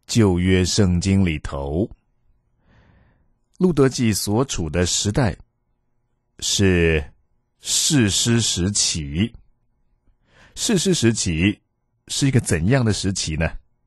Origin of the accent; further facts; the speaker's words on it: China; 我们中国人说自食恶果